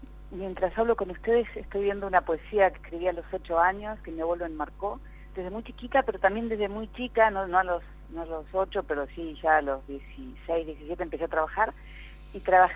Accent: Rosario, Santa Fe, Argentina; moved away as an adult; now in Buenos Aires, Argentina; Antes que nada, soy rosarina y seguiré siendo rosarina

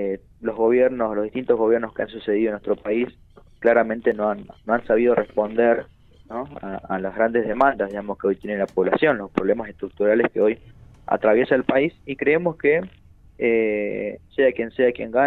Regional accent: San Juan, Argentina; born there; now in Cipolletti, Argentina; Soy nacido en San Juan, valga la aclaración. Ya vivo acá hace unos años, en Cipolletti exactamente.

